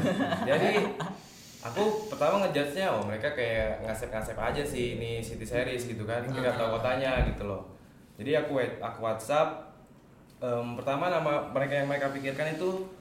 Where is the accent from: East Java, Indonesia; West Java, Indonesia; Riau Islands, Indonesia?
Riau Islands, Indonesia; Tanjung Pinang; satu kebanggaan kok untuk nunjukin aku nih asli Tanjung Pinang gitu loh